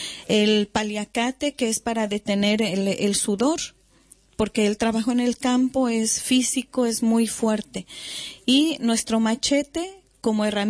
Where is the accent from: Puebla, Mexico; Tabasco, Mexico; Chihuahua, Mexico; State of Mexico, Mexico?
State of Mexico, Mexico; San Salvador Atenco; Yo vengo del pueblo de San Salvador Atenco. Estamos a unos 40 kilómetros de la Ciudad de México. Estamos muy cerca.